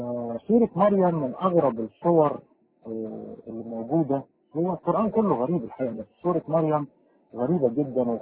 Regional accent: Upper Egypt, Egypt; فانا يعني اصلا من الصعيد وكان عندنا نخل كتير

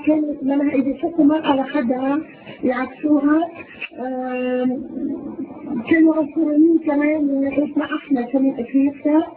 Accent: Tunisia; أنا من تونس، صرت مسيحية حوالي 4 سنوات.

